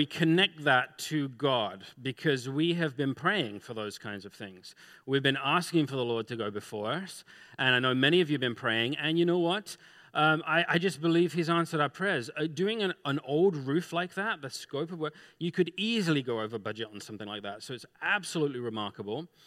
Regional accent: England, United Kingdom; And I'm from England.

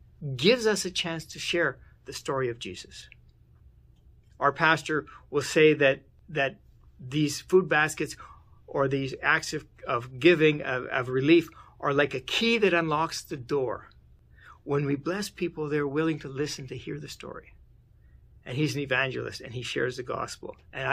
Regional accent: Manitoba, Canada; I grew up in Manitoba, and in May, we're barely getting into the fields.

